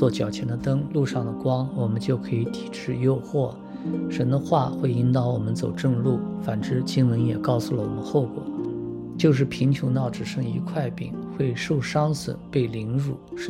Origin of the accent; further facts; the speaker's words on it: China; 我们中国人被誉为世界上最勤劳的民族